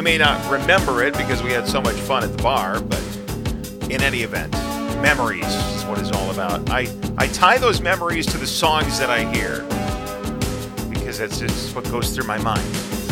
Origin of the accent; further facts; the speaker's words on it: Mankato, Minnesota, United States; Back in 2009, I was going back to Mankato, Minnesota, my hometown. It's where I went to college